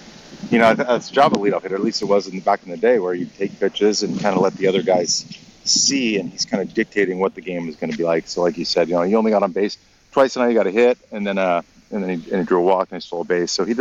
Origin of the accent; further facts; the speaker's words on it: Canada; born there; I'm just a Canadian-born guy